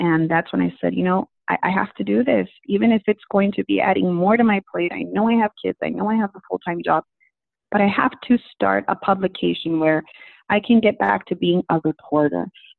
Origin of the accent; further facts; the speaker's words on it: East Los Angeles, California, United States; also born or lived in Ventura County; You know, as a girl that was born and raised in East Los Angeles and then moved over to, you know, Ventura County, I feel like my background also always made me very curious to learn about my parents' journey